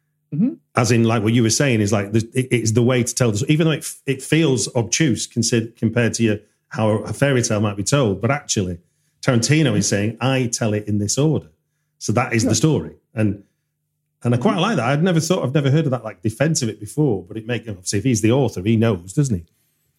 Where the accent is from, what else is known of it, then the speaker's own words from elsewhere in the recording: England, United Kingdom; Being an Englishman, I can tell you that many Scots were offended